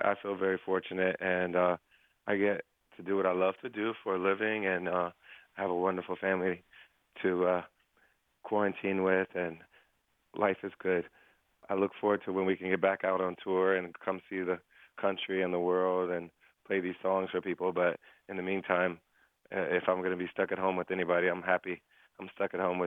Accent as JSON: {"language": "English", "region": "Ohio", "country": "United States", "tie": "born or raised there", "said": "Oh, yeah, my hometown in Ohio."}